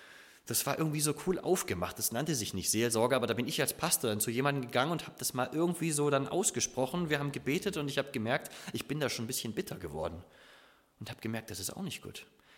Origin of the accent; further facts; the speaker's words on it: Lower Saxony, Germany; now in Saxony, Germany; ich bin ja kein gebürtiger Sachse, sondern nur Niedersachse, wohne jetzt im richtigen Sachsen. Na ja, gut, Oberlausitz ist auch nur so Halbsachsen, ne?